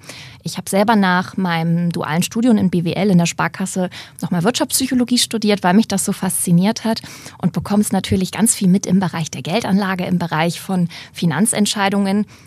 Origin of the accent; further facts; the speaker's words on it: Hamburg, Germany; ich komme ja aus dem Norden, aus Hamburg.